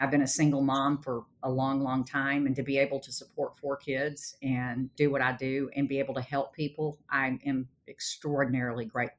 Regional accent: Sherman, United States; So I stayed in my hometown of Sherman, and I took the only job available

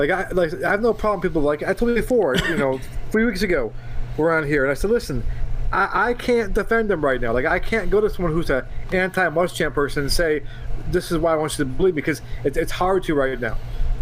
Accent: New York, United States; It's like people I grew up with in New York were big Notre Dame fans. I mean, in upstate New York, there's just these people who are diehard Irish fans.

